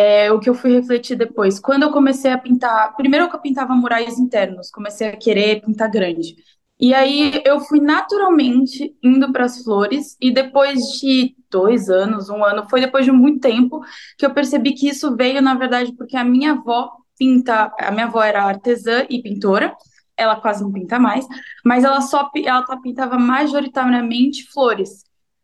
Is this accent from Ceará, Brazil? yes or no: no; São Paulo, Brazil; now in Portugal; Então, eu sou de São Paulo, capital da Zona Norte de São Paulo, cresci lá a minha vida toda.